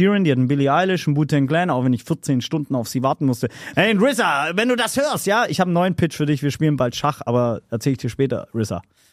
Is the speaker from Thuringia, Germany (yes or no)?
no; Ludwigsburg, Baden-Württemberg, Germany; Ich bin gebürtiger Schwabe. Ich bin Robert Bosch-Krankenhaus geboren, Ludwigsburg, Bildungsbürgertum aufgewachsen.